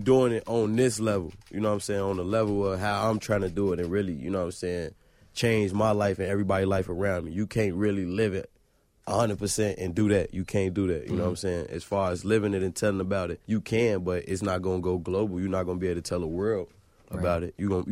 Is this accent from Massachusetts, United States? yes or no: no; Chicago, Illinois, United States; So me growing up in Chicago, I was 14, 15, still going to school, high school